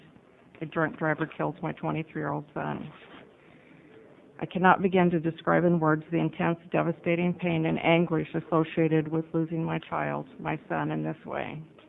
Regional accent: Oregon, United States; I am from Lane County.

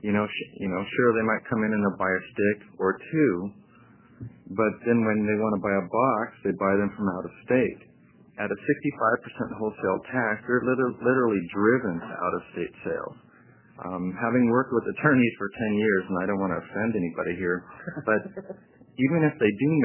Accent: Portland, Oregon, United States; I'm from Portland, Oregon.

